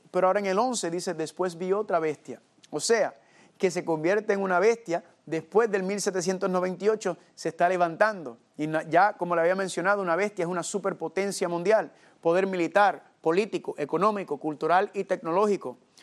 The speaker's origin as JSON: {"language": "Spanish", "country": "United States", "tie": "born there", "said": "Porque yo nací en los Estados Unidos de América, así que yo sé, familia, lo que esta nación produce"}